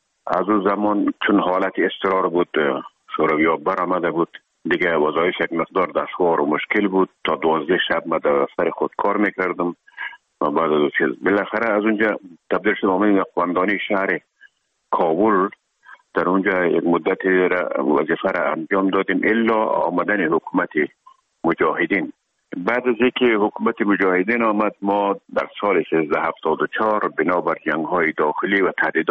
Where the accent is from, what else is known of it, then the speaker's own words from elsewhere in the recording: Herat, Afghanistan; now in Kabul, Afghanistan; مدتی که ما در کابل آمدیم خوزمان از هرات که آمدیم به اکادمی نظامی